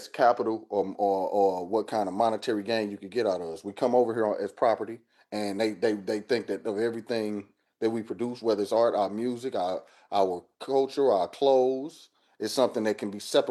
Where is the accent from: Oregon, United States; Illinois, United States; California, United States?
Illinois, United States; East St. Louis; like I grew up in East St. Louis, and I had a father that was pretty, you know, pretty militant from top to bottom.